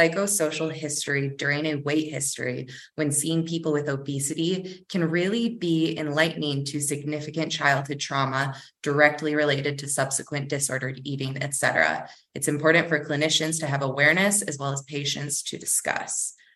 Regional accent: East Lansing, Michigan, United States; I'm also a Spartan alumni. I'm originally from East Lansing myself.

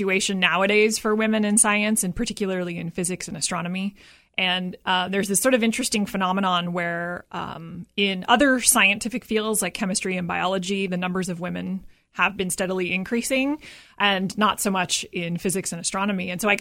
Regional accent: California, United States; now in Nantucket, United States; Yes, that's right.

